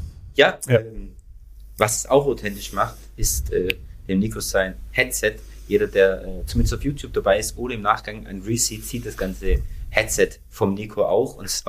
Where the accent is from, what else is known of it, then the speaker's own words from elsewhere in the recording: Baden-Württemberg, Germany; accent: Swabian; Bei mir ist der Schwäbische drin, den hört immer mal wieder der ein oder andere User raus.